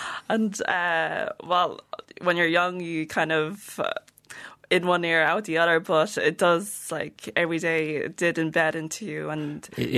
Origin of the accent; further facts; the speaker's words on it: Sligo, Connacht, Ireland; Well, I was born in Sligo, so obviously Sligo being still the countryside, we were one of the families who are foreign, I guess, and there was not many foreigners there in Sligo